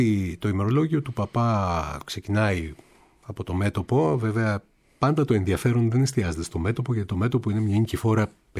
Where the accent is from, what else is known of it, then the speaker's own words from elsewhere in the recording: Greece; Μας αρέσει να εστιαζόμαστε πάντα στα προβλήματα, όπως ξέρετε, ως Έλληνες γενικότερα